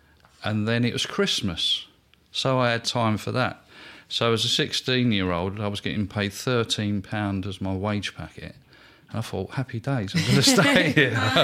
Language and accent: English; London, United Kingdom; I was born in the General Lyon Inn, which is part of St Thomas's Hospital. So I was facing Parliament straight away. I lived down the Woolworth Road